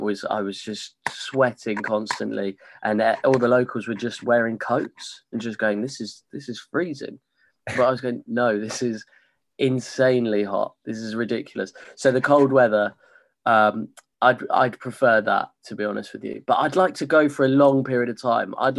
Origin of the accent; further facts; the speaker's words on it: Thrapston, East Midlands, United Kingdom; I'm from a small village in Northamptonshire called Thrapston, which is just one of those...